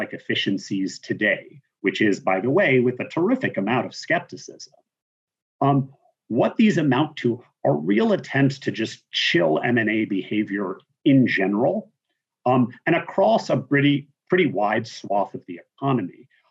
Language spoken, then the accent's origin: English; Massachusetts, United States; famous paper from years ago that looks at why is California so much more innovative than Massachusetts, my home state.